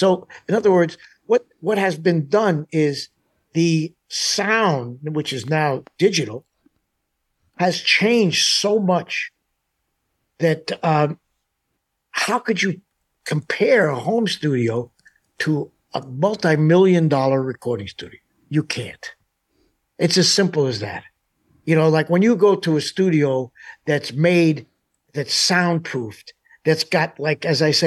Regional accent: New York, United States; now in Tennessee, United States; I've been living here in Tennessee for 20 years, 25 years. But no one knows, no one thinks that I come from Tennessee. So as soon as I start talking, they say, oh, you're from New York, right?

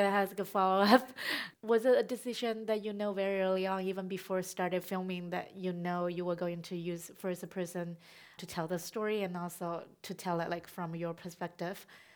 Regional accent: China; English is a second language; now in United States; I explained a lot because I came from China, and this guy, when I first met him, he was so fascinating.

